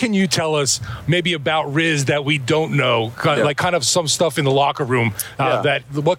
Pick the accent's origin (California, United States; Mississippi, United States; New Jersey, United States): New Jersey, United States; for me, it's like I'm originally from New Jersey, so it gave an excuse to whip out the leather jacket